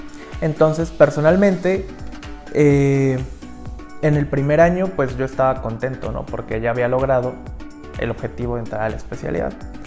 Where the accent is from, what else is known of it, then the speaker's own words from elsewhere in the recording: Veracruz, Mexico; moved away as an adult; quería regresarme a Veracruz. Yo salí de Veracruz cuando ingresé a medicina interna.